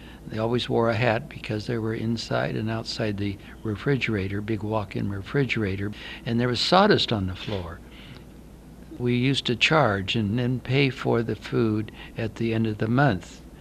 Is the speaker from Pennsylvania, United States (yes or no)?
no; Portland, Oregon, United States; born there; And I was born on August 24th, 1923 in Portland, Oregon. And I lived most of my life on Beach in Vancouver on the corner, one block from the Wonder Bakery.